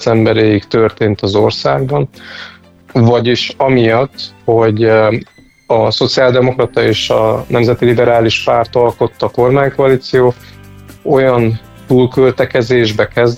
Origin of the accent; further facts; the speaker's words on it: Odorheiu Secuiesc, Harghita, Romania; én székelyudvarhelyi vagyok